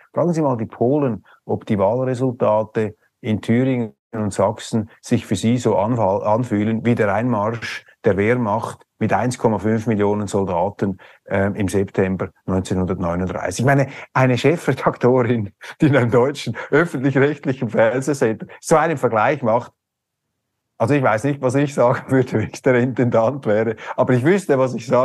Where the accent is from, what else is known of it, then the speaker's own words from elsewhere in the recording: Switzerland; Das kann ich Ihnen einfach als Schweizer sagen. Von Demokratie verstehen wir ein bisschen etwas.